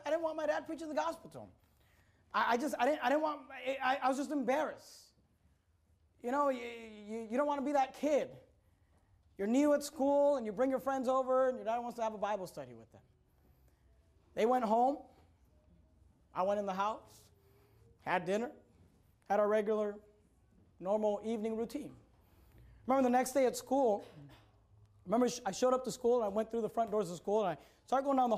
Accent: Hayward, California, United States; also born or lived in San Leandro; I grew up in the Bay Area. I lived in Hayward, California. We moved from Hayward, California to San Leandro, San Lorenzo, California.

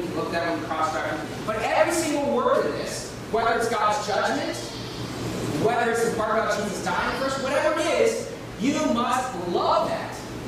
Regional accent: Philippines; I'm a Filipino.

